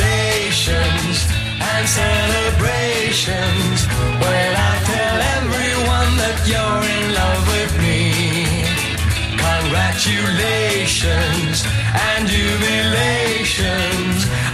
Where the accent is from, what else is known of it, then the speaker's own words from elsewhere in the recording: Italy; la lasaña, que es un plato muy típico de mi tierra